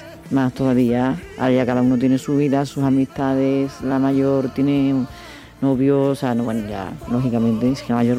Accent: Seville, Andalusia, Spain; also born or lived in Catalonia; ya me he vuelto a vivir a Sevilla, a mi tierra, desde mi separación.

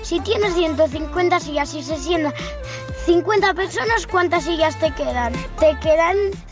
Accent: Reus, Catalonia, Spain; soy de Reus.

